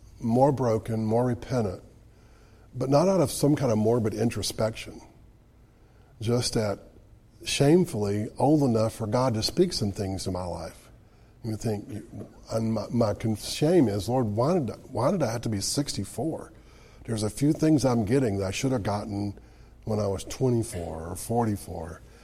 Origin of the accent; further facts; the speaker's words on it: United States; I'm an American, right?